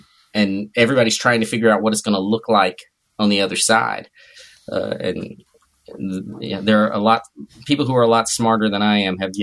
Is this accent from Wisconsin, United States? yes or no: no; North Carolina, United States; moved away as an adult; so I grew up in North Carolina. And then when I was about 18, I moved to the Ozarks, very rural Missouri Ozarks.